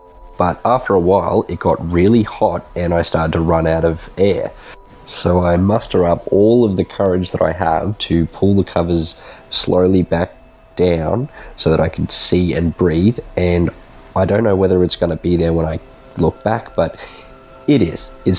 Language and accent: English; Brisbane, Queensland, Australia; I'm from Brisbane, Australia.